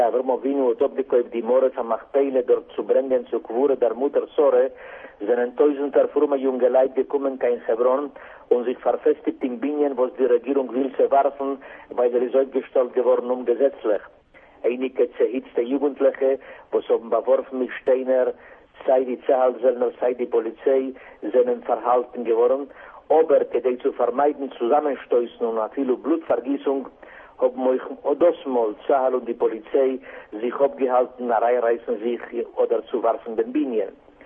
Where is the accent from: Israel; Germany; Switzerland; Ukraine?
Israel; German is a second language; Bei uns in Israel hofft man